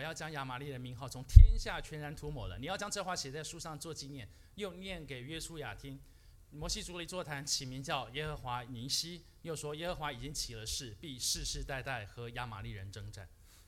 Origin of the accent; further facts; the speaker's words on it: China; 我中国人。